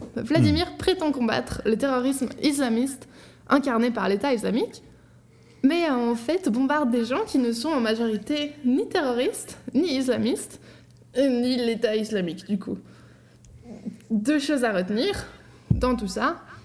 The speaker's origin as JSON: {"language": "French", "country": "Switzerland", "said": "D'ailleurs, je suis Suisse où je ne suis plus."}